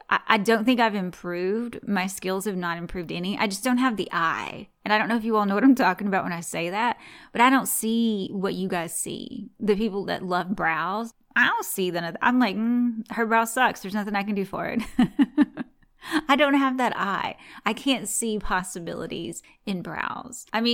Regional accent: the South, United States; accent: Southern twang; Why the hell would I fake this twang? I really was born and raised in the South.

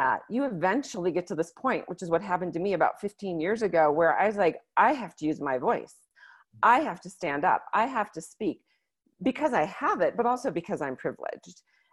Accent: Minneapolis, Minnesota, United States; and I'm from Minneapolis.

